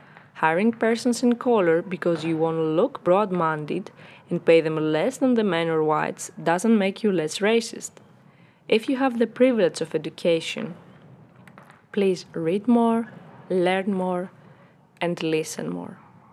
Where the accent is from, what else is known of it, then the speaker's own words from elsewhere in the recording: Athens, Attica, Greece; I was born and raised in Athens, close to the Acropolis.